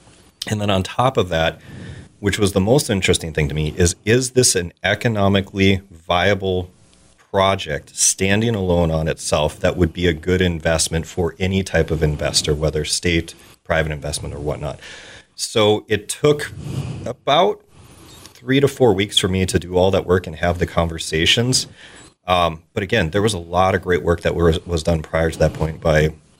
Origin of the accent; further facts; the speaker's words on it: Minnesota, United States; So I'm originally from Minnesota.